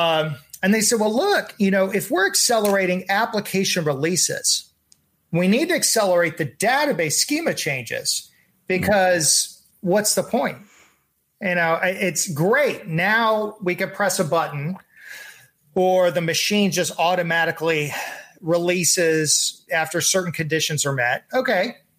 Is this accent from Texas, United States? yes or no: yes; Texas, United States; Again, I'm from Texas, and I said, no, I'm going to make sure they're successful because I speak hillbilly.